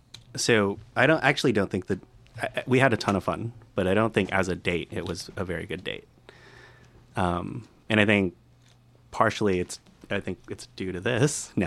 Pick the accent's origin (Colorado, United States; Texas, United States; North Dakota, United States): Colorado, United States; Where are you from? I'm from Colorado.